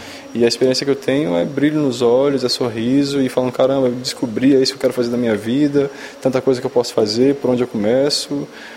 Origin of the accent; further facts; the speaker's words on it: Brasília, Federal District, Brazil; eu sou fotógrafo de meio ambiente e sou permacultor há mais de 10 anos e eu sou de Brasília.